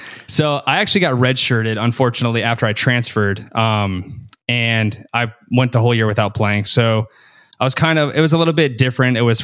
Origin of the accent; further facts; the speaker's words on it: Lincoln Park, Michigan, United States; So I grew up in Lincoln Park, Michigan. So it's about 15, 20 minutes outside Detroit. It's in the suburbs.